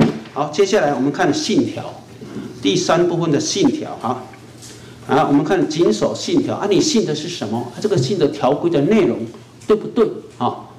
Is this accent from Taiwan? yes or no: yes; Taiwan; 像我们台湾人拜的那个